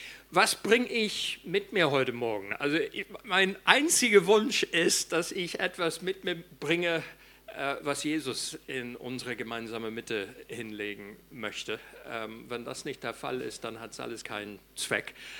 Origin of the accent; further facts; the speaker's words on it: England, United Kingdom; German is a second language; now in Germany; Also ich bin Brite, Engländer, kann man nichts Verkehrtes sagen bei mir, und auch inzwischen Deutsche.